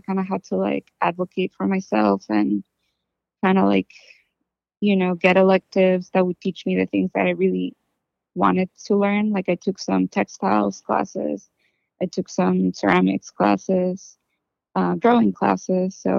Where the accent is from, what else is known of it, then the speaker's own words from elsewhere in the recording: Mexico; moved away as an adult; now in Oakland, United States; No, I'm from Mexico. I moved here 10 years ago